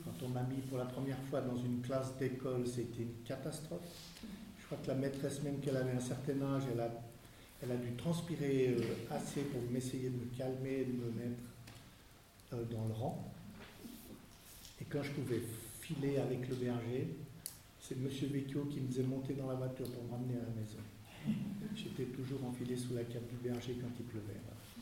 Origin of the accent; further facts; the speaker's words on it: Geneva, Switzerland; Donc j'ai vécu toute mon enfance à Genève